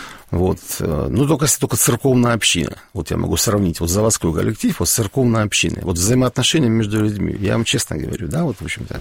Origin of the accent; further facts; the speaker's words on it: Kislovodsk, Stavropol Krai, Russia; born there; вот у меня все родственники из Сибири, кроме меня, да, вот точно, вот, потому что я родился на Северном Кавказе, в городе Кисловодске.